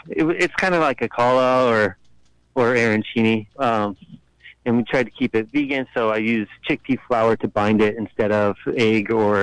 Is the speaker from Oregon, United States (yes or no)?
yes; Oregon, United States; also born or lived in Chicago; But I moved from Chicago, but I was raised in Oregon and kind of just worked around the country and ended up here.